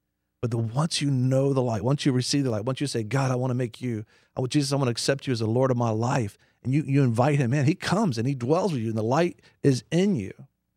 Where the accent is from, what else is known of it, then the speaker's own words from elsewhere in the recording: United States; I mean, I'm an American.